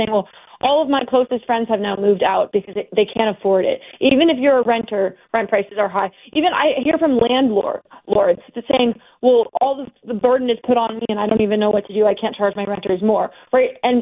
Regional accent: Northeast, United States; I grew up in the Northeast. Pretty much everyone I knew is a diehard Democrat.

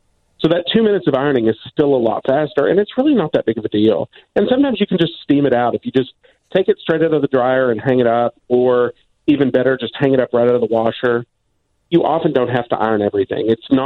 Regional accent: Southern United States, United States; I grew up in the South, and one of my favorite things is hominy

